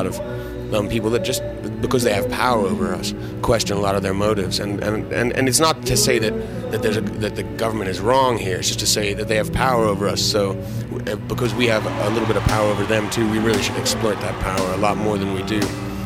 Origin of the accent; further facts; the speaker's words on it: New York, United States; Well, I was born over there, but I grew up in New York and went back there in 1980 and did high school there.